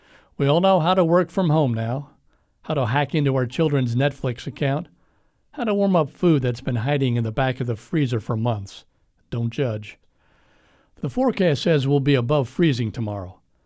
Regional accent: Michigan, United States; now in Wichita, United States; I grew up in Michigan, so I've been around cold.

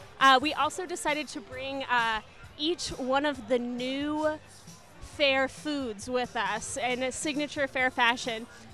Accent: West Coast, United States; now in Iowa, United States; I'm about 6 weeks into living in Iowa. I come from the West Coast. I was just out east for the last 6 years.

